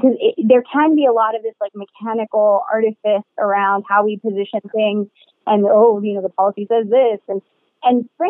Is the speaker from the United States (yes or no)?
yes; Miami, Florida, United States; I'm from Miami. And in a lot of offices and companies in Miami, there's a coffee station because we're huge, you know, cafecito drinkers.